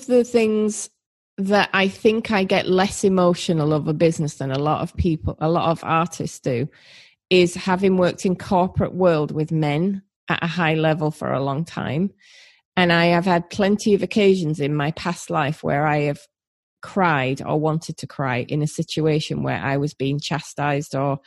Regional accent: United Kingdom; And I found that really difficult, especially as a Brit and a woman.

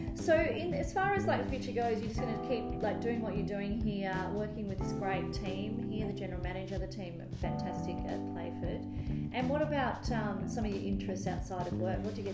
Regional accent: Melbourne, Victoria, Australia; now in Brisbane, Australia; because I grew up in Melbourne

